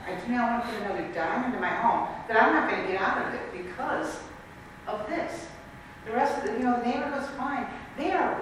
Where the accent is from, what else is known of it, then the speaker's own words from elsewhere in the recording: Aurora, United States; I know, I come from Aurora. I lived in Aurora for years.